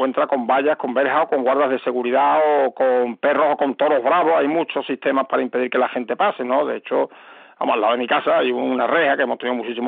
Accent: Cazalla de la Sierra, Andalusia, Spain; ya soy un poco mayor, pero bueno, no soy centenario, y yo a mi pueblo había que ir por carriles, en Cazalla de la Sierra, que he nacido allí, no había ni una sola carretera asfaltada, eso lo he vivido yo.

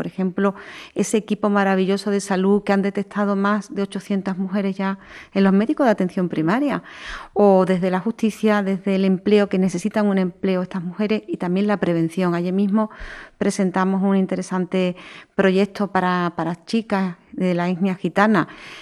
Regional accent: Andalusia, Spain; Pero como andaluza que llevo aquí viviendo toda mi vida, sé por qué se ha producido

